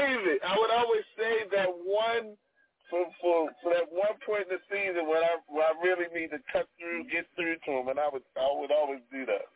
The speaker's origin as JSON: {"language": "English", "town": "Baltimore", "region": "Maryland", "country": "United States", "tie": "born or raised there", "said": "growing up in Park Heights, I mean, that's cursing, that's your second language."}